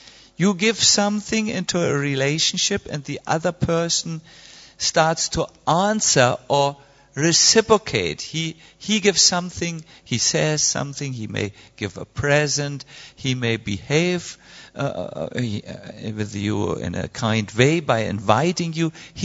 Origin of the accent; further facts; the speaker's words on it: Germany; English is a second language; And, you know, we are from Germany. We like everything on time and in easy to understand concepts.